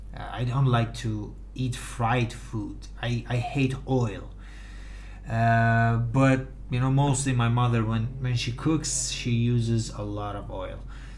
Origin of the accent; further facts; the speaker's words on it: Gilan, Iran; I grew up in Gilan, of course, province, which is very common. It's a tradition to eat fish here